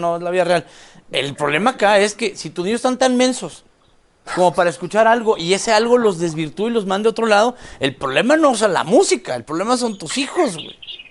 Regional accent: Chihuahua, Mexico; No, y crecimos con estas canciones, y perdón, yo soy de Chihuahua y es lo mismo.

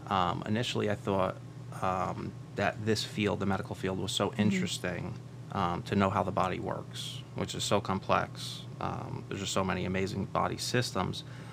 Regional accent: Clifton, New Jersey, United States; Believe it or not, Daniel, I grew up right here in Clifton, New Jersey, and I loved growing up here.

